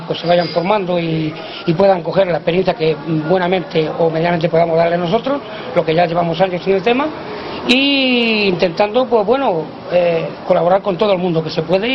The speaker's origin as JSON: {"language": "Spanish", "region": "Castile and León", "country": "Spain", "tie": "born there", "lives_now": "Canary Islands, Spain", "said": "yo nací en un pueblecito prácticamente muy pequeño, de una familia prácticamente media, obreros."}